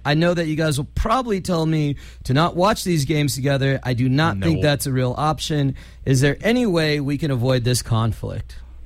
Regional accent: California, United States; I grew up in the Bay Area and I've been a lifelong Niners fan

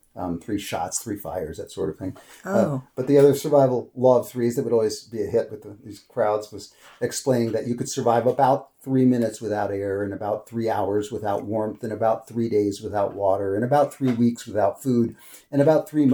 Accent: Santa Cruz, California, United States; I taught that at UC Santa Cruz when I was in my hometown of Santa Cruz and when I ran the outdoor store there.

